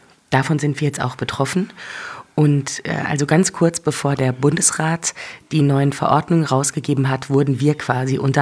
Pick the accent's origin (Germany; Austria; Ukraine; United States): Germany; North Rhine-Westphalia; Ich komme nämlich ursprünglich aus dem Ruhrgebiet.